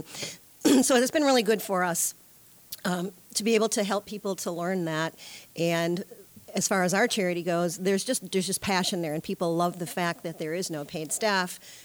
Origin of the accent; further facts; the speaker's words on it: Madison, Wisconsin, United States; I'm born and raised in Madison, Wisconsin.